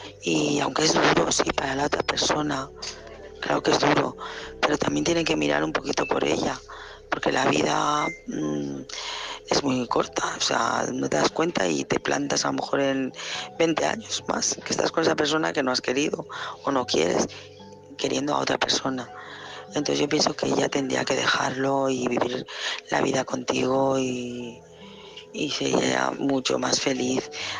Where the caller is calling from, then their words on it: Barcelona, Catalonia, Spain; Hola, ¿qué tal? Buenas noches.